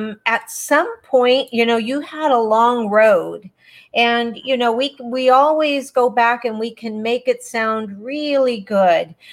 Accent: San Diego, California, United States; born there; I was born here in San Diego.

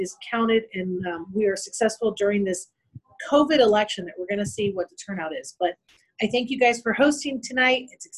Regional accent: United States; born and raised in District 3, which is very exciting for me. First generation American. My dad is Colombian. My mom's from Argentina. I was born here, went to Oak Ridge High School.

